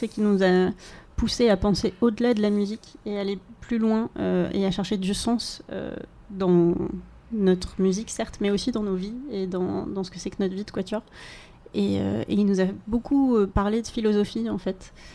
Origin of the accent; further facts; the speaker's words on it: Reims, Grand Est, France; je parlais plutôt de mes professeurs quand j'étais petite, du coup, à Reims, parce que je viens de Reims.